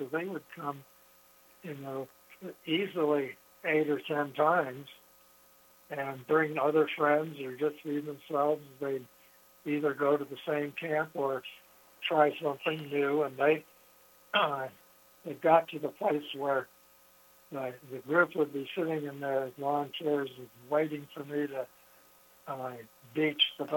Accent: Yosemite, California, United States; when I started talking to you about growing up in Yosemite

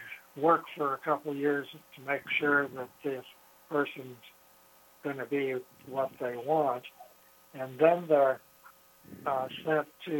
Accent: Yosemite, California, United States; when I started talking to you about growing up in Yosemite

